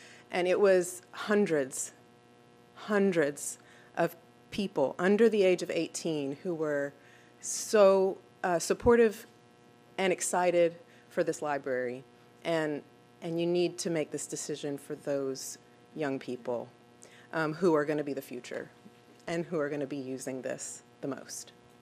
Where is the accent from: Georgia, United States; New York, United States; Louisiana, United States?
Louisiana, United States; Abbeville; I grew up in Abbeville, and I remember riding my bike to the library as a kid